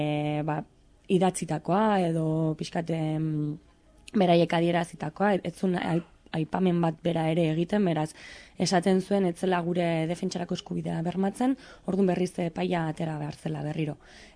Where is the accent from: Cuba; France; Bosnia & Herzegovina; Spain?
Spain; San Sebastián, Basque Country; born there; 29 urte ditut, eta Donostian jaioa naiz.